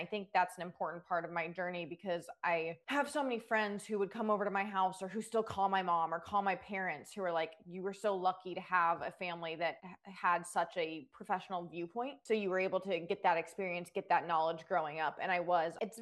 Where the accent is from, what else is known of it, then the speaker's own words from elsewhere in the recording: Georgia, United States; I went to Alabama, which is like frowned upon considering I grew up outside of Atlanta. My whole family was, I grew up a Georgia fan.